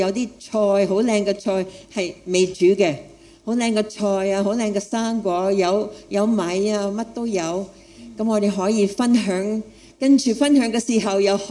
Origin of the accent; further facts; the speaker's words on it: United States; Cantonese is a second language; also born or lived in Thailand; 我是美国人，不过是泰国出世的，我是泰国出世，我不是泰国人，不过我是父母是宣教士在泰国。我是1950年出世，所以你现在知道我几多岁。